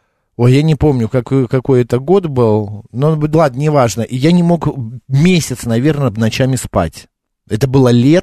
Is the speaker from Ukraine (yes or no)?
no; Murmansk, Murmansk Oblast, Russia; born there; Я в Мурманске родился, мне в Питере неинтересно.